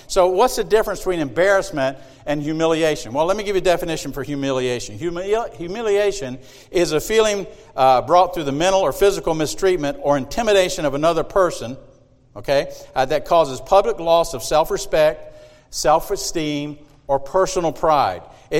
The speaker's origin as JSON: {"language": "English", "town": "Marion", "region": "South Carolina", "country": "United States", "tie": "born or raised there"}